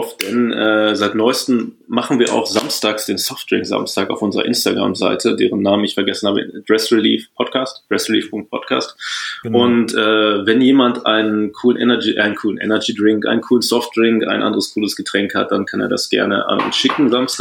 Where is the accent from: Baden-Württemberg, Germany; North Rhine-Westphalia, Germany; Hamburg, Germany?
North Rhine-Westphalia, Germany; Paderborn; Oberes Feld 13 in 33106 Paderborn, meiner Heimatstadt.